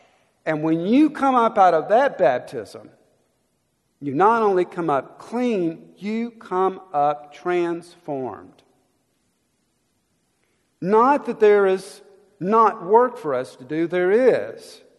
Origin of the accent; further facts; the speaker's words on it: Danzyville, Alabama, United States; I'm reminded of an invention that changed the life of the little town I grew up in South Alabama. Actually, it's not a town, and you can find it on the map these days. It's Danzyville is the name of the little community in South Alabama.